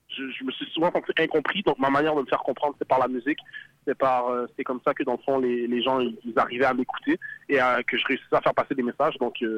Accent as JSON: {"language": "French", "town": "Montreal", "region": "Quebec", "country": "Canada", "said": "Je viens de l'Est de Montréal, je fais de la musique depuis que j'ai l'âge de 11 ans"}